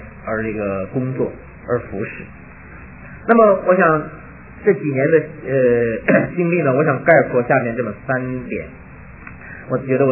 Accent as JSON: {"language": "Chinese", "country": "China", "said": "以色列说他们是选民呐，我们中国人说我们是选民呐，也不错呀。"}